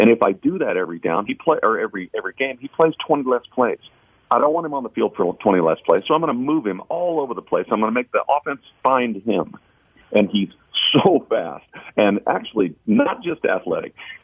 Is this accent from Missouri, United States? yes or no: yes; Kansas City, Missouri, United States; I can't believe I just said that because I'm from Kansas City and I believe in jinxes.